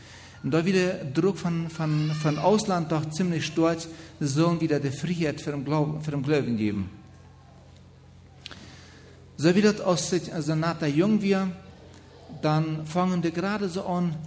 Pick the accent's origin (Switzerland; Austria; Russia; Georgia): Russia; now in Germany; Ich komme aus Deutschland. Ursprünglich bin ich aus Russland gewandert. Vielleicht probiert meine Person. Ich bin 55 Jahre alt.